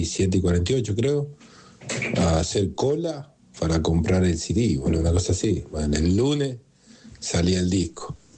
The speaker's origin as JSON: {"language": "Spanish", "town": "La Plata", "region": "Buenos Aires Province", "country": "Argentina", "said": "Que lo escuchamos desde que tenemos uso de razón, porque somos de La Plata."}